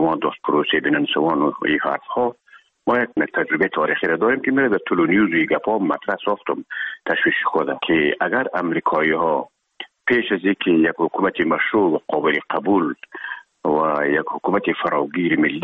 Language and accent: Persian; Herat, Afghanistan; خودمان از هرات که آمدیم به اکادمی نظامی،